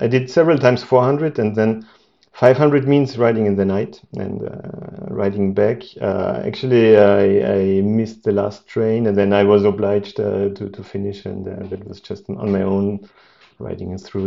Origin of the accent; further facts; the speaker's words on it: Austria; English is a second language; now in Paris, France; I'm living in Paris since over 20 years now. Originally, I'm from Austria